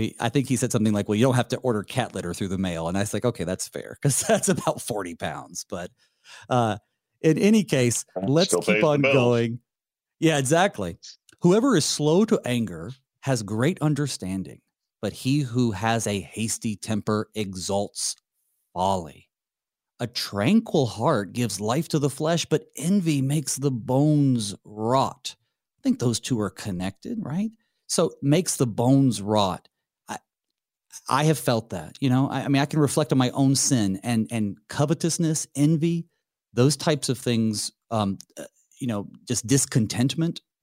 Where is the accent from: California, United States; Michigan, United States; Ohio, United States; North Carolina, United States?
North Carolina, United States; But the point is, I'm from North Carolina and we have the Biltmore Estate.